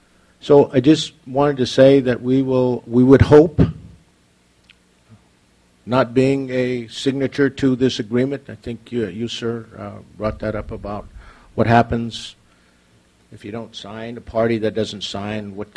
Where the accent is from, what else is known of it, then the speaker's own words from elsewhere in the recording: Hoopa, California, United States; I'm from Hoopa, tribal member.